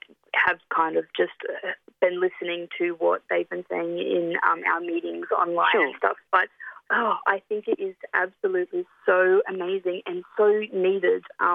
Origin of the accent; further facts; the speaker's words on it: Bingara, New South Wales, Australia; now in Central Coast, Australia; Yeah, I am a Gomeroi woman from Bingra, northern New South Wales. My family originally are from the Piligar Weewaw Narrabri ways, but I grew up in Bingra. Currently, though, I am living on Darkinyang country on the central coast.